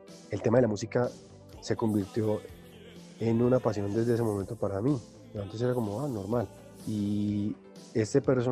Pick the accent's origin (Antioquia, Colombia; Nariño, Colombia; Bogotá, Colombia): Antioquia, Colombia; Medellín; yo soy de Medellín, yo soy paisa, pero me tocaba ser de costeño. Entonces yo cogí el acento súper rápido